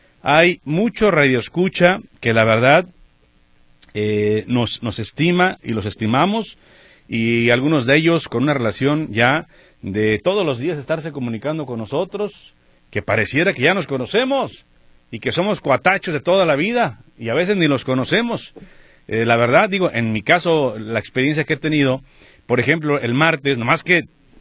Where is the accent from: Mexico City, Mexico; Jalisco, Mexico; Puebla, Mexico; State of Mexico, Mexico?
Jalisco, Mexico; Guadalajara; born there; hay que sentirse orgullosos los que nacimos en Guadalajara